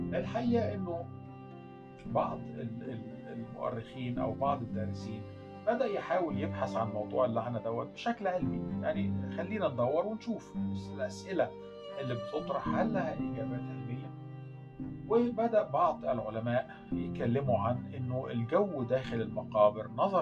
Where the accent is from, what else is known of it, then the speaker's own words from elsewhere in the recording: Egypt; كل حد بيشتغل في الآثار عندنا في مصر